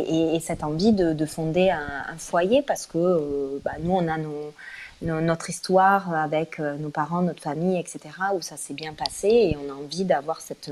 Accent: Toulouse, Occitanie, France; Enfin, avec mon accent, donc je viens de Toulouse.

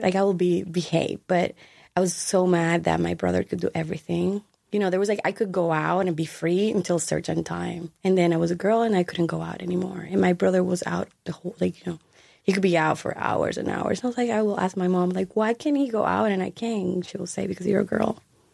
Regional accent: Santo Domingo, Distrito Nacional, Dominican Republic; Santo Domingo, which is the capital.

